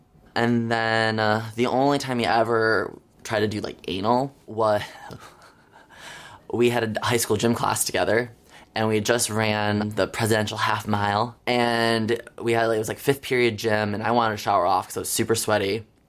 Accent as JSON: {"language": "English", "town": "Jackson", "region": "Michigan", "country": "United States", "said": "I am from Jackson, Michigan, about 70 miles west of Detroit."}